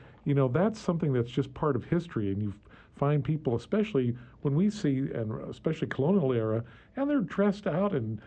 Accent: New England, United States; also born or lived in Midwest, United States; And I was born in the Midwest, grew up in New England.

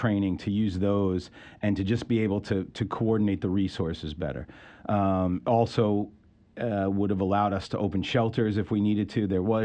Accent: New York, United States; I grew up in New York. I have experience driving in snow

